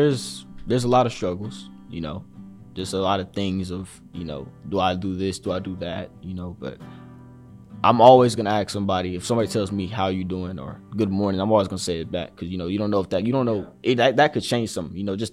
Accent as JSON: {"language": "English", "town": "Jacksonville", "region": "Florida", "country": "United States", "tie": "born or raised there", "also_born_or_lived": "Houston", "said": "No, I'm not. I'm originally from Houston. I moved to Jacksonville in second grade, but, you know."}